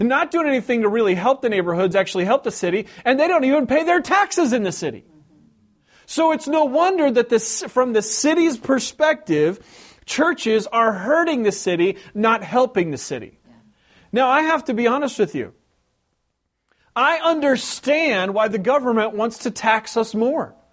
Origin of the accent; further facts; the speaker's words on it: West Coast, United States; Just because I'm from the West Coast, don't think I'm blind to that.